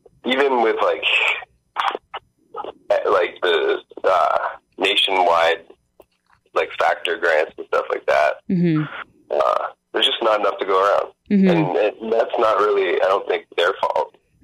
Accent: Niagara Falls, Ontario, Canada; born or raised there; also born or lived in Mississauga

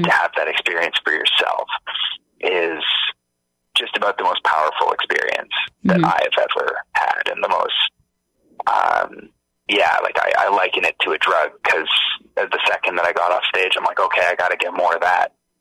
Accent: Richmond Hill, Ontario, Canada; So I grew up in Richmond Hill, mm-hmm. which is a suburb of Toronto, 45-minute Viva bus away from the subway.

